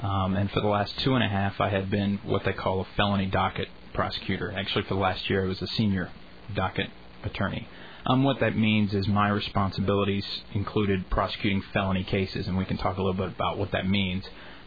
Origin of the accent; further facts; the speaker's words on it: Denver, Colorado, United States; now in Dayton, United States; Well, I grew up in Denver, Colorado, and went to college out in Oklahoma.